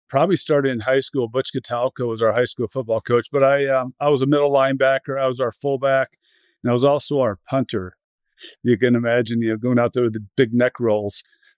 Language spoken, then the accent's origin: English; Los Gatos, California, United States; grew up in Los Gatos, California, before the tech boom happened. My dad was an elementary school principal. Mom was an interior decorator.